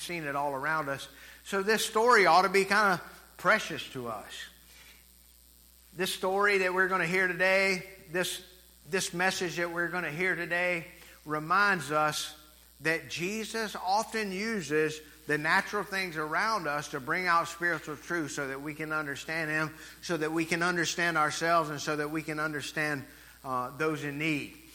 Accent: United States; I grew up on the Savannah River. I'm very thankful for being able to grow up on the Savannah River.

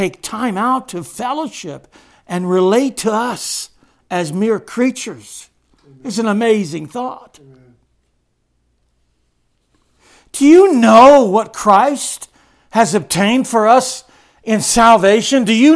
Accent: San Diego, California, United States; I grew up on the West Coast in San Diego.

